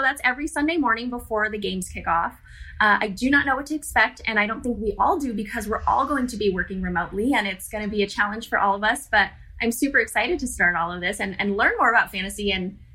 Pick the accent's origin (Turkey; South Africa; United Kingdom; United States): United States; Las Vegas, Nevada; born and raised in Las Vegas, Nevada. Mm-hmm. So I grew up around casinos and sports betting because my parents worked in casinos